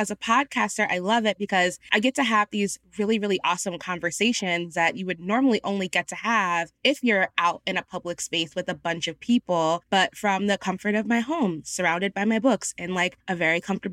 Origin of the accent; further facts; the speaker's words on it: New Jersey, United States; now in Philadelphia, United States; So I'm originally from New Jersey, but I went to college here.